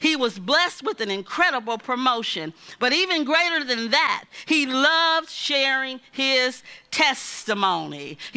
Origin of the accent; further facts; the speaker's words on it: Evansville, Indiana, United States; a pastor friend from my hometown, which is Evansville, Indiana.